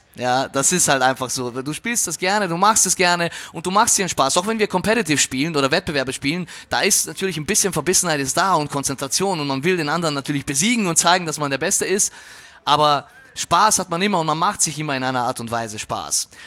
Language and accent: German; Austria; now in Germany; dass du maturierst, sagt man bei uns in Österreich, ja, hier ist es halt Abitur machst